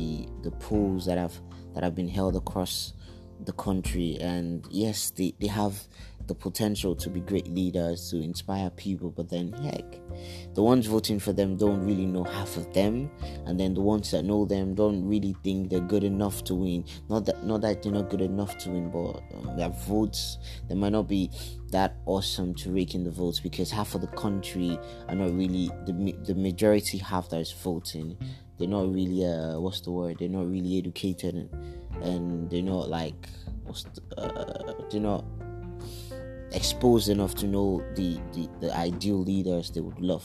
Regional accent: Nigeria; the market is unpredictable as a Nigerian entrepreneur.

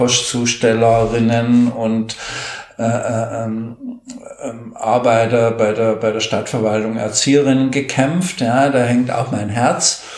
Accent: Stuttgart, Baden-Württemberg, Germany; komme aus Stuttgart, bin Bundestagsabgeordneter

